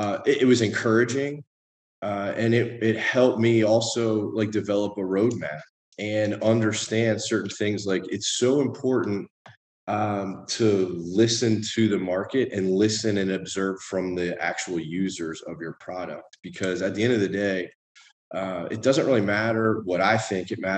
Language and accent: English; Philadelphia, Pennsylvania, United States; now in Tampa, United States; I'm originally from Philadelphia. The Eagles just came down here to Tampa, where we're located, and laid a huge egg a couple weeks ago. So not great times in Philly, but Philly born and raised.